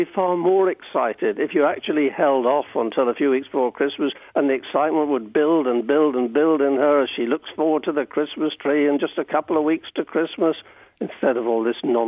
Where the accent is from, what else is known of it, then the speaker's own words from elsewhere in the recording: Lisburn, Northern Ireland, United Kingdom; I remember when I was growing up in Lisburn as a very little boy, the excitement used to build in December